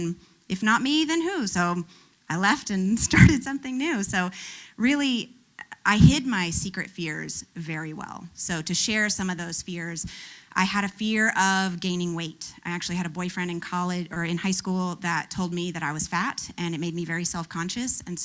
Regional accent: the South, United States; growing up in the Bible Belt

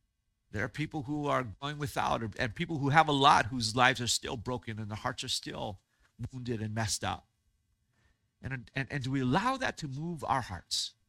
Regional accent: United States; I grew up in America, so I'm Chinese on the outside, American on the inside.

